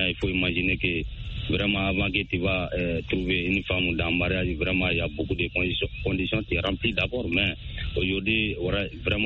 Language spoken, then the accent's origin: French; Sénikéni, Mali; Je vous appelle depuis dans mon village natal à Sénikéni.